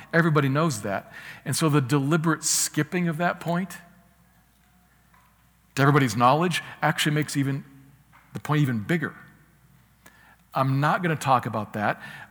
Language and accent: English; United States; I'm an American. Most of us are probably Americans